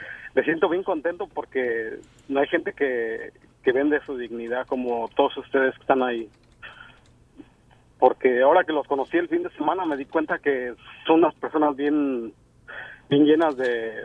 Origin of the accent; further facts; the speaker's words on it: Mexico; Yo como mexicano me da mucho orgullo